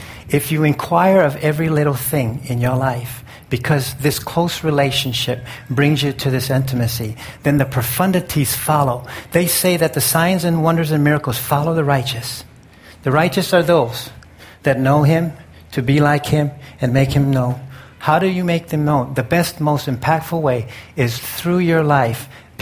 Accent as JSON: {"language": "English", "region": "Hawaii", "country": "United States", "said": "So I'm sitting from Molokai. We're going on a... Molokai is one of our islands. How many of you have been to Hawaii?"}